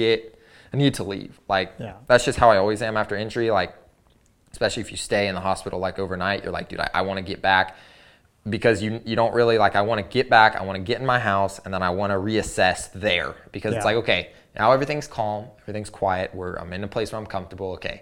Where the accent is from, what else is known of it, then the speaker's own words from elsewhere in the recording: Missouri, United States; also born or lived in Oklahoma; I'm from Missouri, and then spent time in Oklahoma